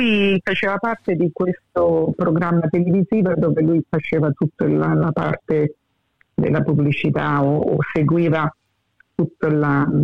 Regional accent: Paddington, New South Wales, Australia; sono cresciuta a Paddington, perché là tutti italiani, diciamo, sono nata pure a Paddington, all'ospedale St. Margaret, e dopo siamo trasferiti a Double Bay

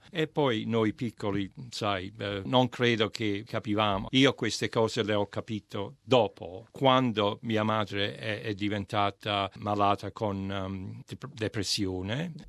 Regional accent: Ercolano, Campania, Italy; io vengo da Ercolano, 8 chilometri da Napoli

